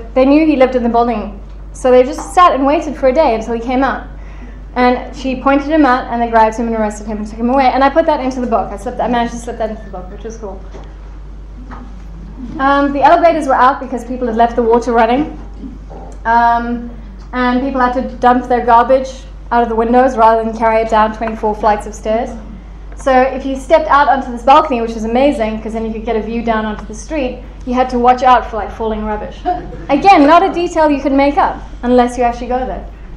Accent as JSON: {"language": "English", "town": "Johannesburg", "region": "Gauteng", "country": "South Africa", "tie": "born or raised there", "lives_now": "Cape Town, South Africa", "said": "because I live in Cape Town, but I grew up in Joburg."}